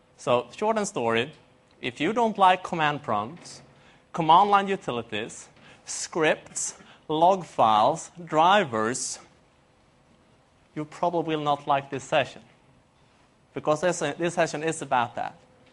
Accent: Sweden; English is a second language; As you can hear from my accent, I don't live in Australia. I'm from Sweden, Europe

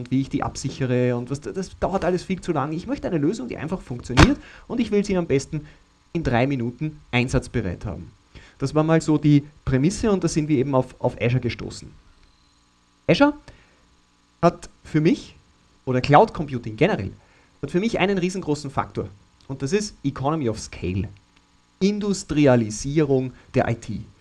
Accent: Leonding, Upper Austria, Austria; Ich komme aus Leonding bei Linz.

